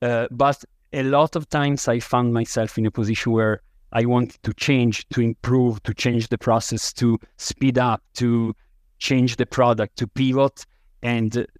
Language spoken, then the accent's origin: English; Italy; English is a second language; I was born and raised in Italy.